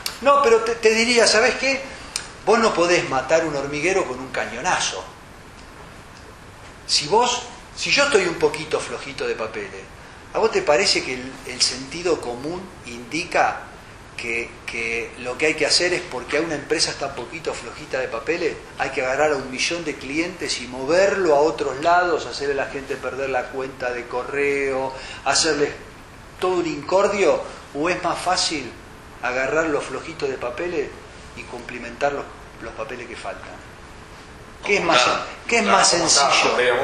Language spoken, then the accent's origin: Spanish; Argentina; Entonces, ¿vos vas a tirar a la basura como argentino todo eso?